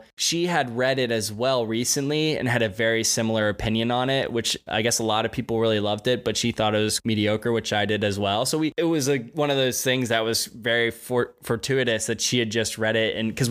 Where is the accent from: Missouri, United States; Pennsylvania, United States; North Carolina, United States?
Pennsylvania, United States; So I grew up in rural Pennsylvania. I grew up in Berks County, went to a little school called Ole Valley.